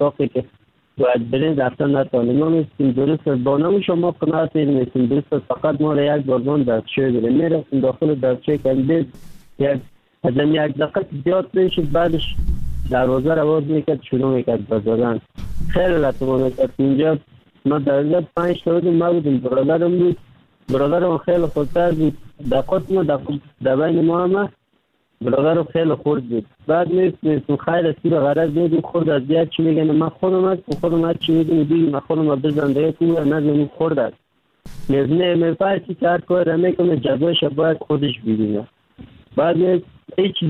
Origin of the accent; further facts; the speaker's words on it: Afghanistan; now in Turkey; در مدت 3 سال میشه ترکیه آمدم، از افغانستان 3 سال میشه حرکت کردم، فعلا هم ترکیه هستم. اما از افغانستان آمدم طرف پاکستان آوردم، آمدم از کابل آمدم،